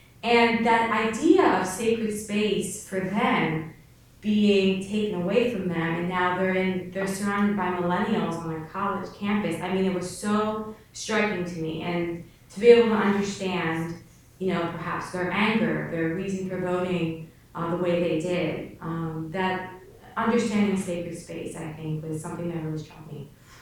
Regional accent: New Jersey, United States; And I'm from New Jersey, North Jersey, and I've never seen a steel plant.

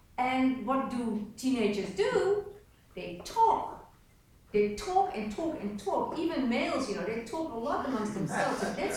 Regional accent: Netherlands; first language Dutch; English is a second language; But it never will happen, because Dutch is our language. It's our identity. So I can use as much English as I want for international communication or for my work and reading, but Dutch is my language.

